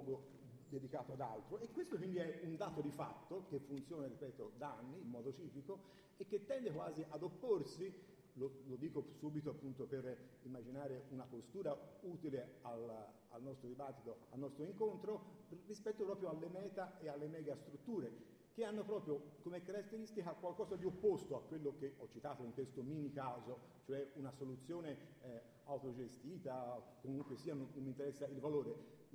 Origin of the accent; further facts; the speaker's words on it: Sieci, Tuscany, Italy; dove ho preso il primo caffè stamani a un bar, il bar del mio paese, Sieci Pontassieve.